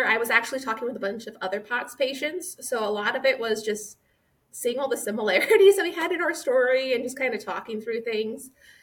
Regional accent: Dayton, Ohio, United States; I'm from the Dayton, Ohio area.

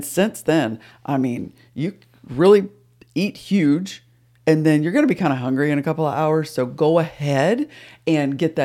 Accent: the South, United States; Y'all, whenever we were growing up, everything was a Coke. It didn't matter. It did not matter what it was. We're from the South, so I'm just diverging here.

